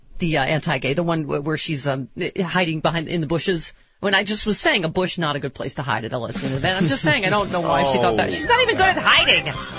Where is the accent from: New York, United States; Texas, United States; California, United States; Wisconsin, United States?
Texas, United States; As a Texan born and raised, I can tell you this